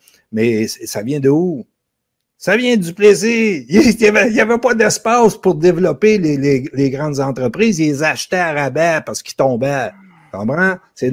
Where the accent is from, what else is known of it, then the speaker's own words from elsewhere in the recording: Canada; on est des Canadiens français, gars, on met la main sur le manche, on ne lâche pas.